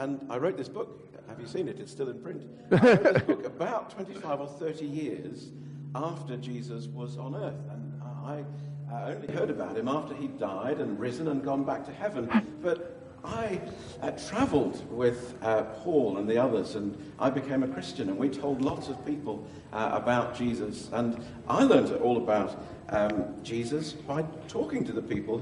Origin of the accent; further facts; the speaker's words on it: Greece; first language Greek; English is a second language; No, I wrote absolutely Greek as my mother tongue, and so I of course wrote proper Greek.